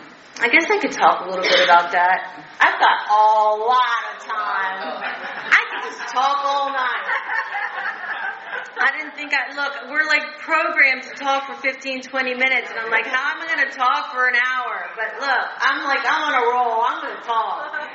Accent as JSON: {"language": "English", "region": "Texas", "country": "United States", "moved": "yes", "said": "I moved away. I'm from Texas. And I moved away, had to get away from the chaos and the negativity that was my father."}